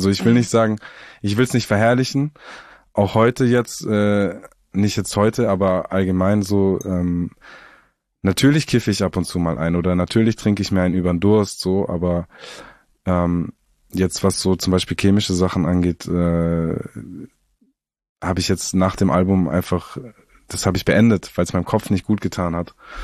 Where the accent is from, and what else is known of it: Southern Germany, Germany